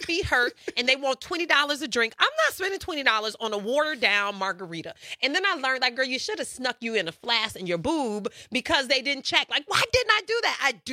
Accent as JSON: {"language": "English", "town": "Chicago", "region": "Illinois", "country": "United States", "tie": "born or raised there", "said": "I'm one of those Bears fans that only knew football through growing up in the 80s and growing up in Chicago."}